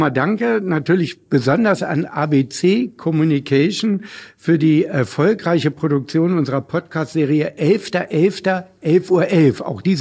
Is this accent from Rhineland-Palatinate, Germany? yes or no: no; Hanover, Lower Saxony, Germany; ich bin ja Hannoveraner